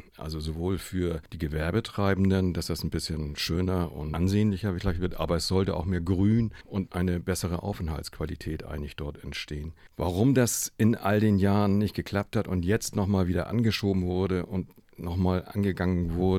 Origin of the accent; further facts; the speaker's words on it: Hamburg, Germany; Ich bin ja hier groß geworden und ich kenne so viele Ecken. Ich bin in Eimsbüttel aufgewachsen, kenne Winterhude, also eigentlich fast jeden Stadtteil